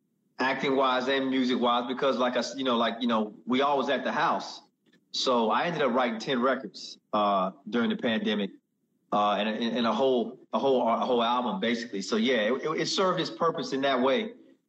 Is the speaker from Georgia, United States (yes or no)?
yes; Augusta, Georgia, United States; now in Los Angeles, United States; I'm originally from Georgia, man. I grew up in the Augusta, Georgia, Atlanta, Georgia area. But I've been on the West Coast for a number of years.